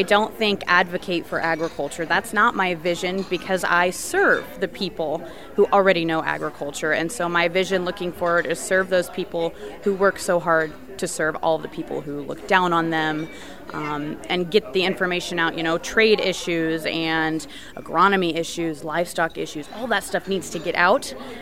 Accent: Wilcox, Nebraska, United States; I'm from Wilcox, Nebraska.

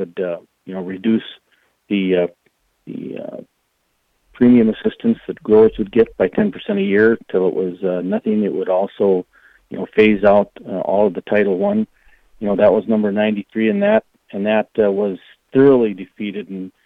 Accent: Arthur, North Dakota, United States; I'm from Arthur, North Dakota.

